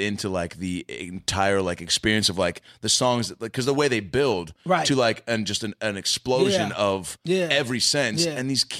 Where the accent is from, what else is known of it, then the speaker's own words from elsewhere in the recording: Seattle, Washington, United States; But I grew up in Seattle during the grunge era, right?